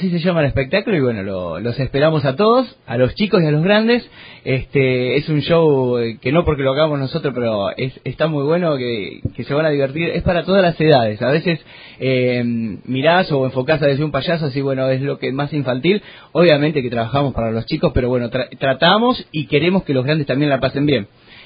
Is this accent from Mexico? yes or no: no; Chacabuco, Buenos Aires Province, Argentina; salimos de la zona porque somos de Chacabuco. Estamos muy cerquita